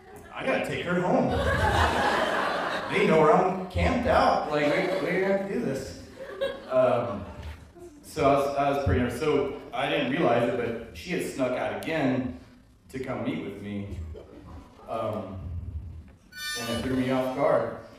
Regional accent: Texas, United States; also born or lived in Oklahoma; now in Kodiak, United States; I grew up in Texas. Sarah grew up in Illinois. I was living in Oklahoma.

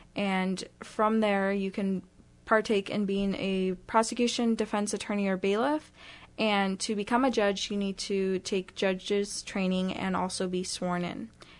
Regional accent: Stockton, California, United States; now in Kodiak, United States; We're from Stockton, California.

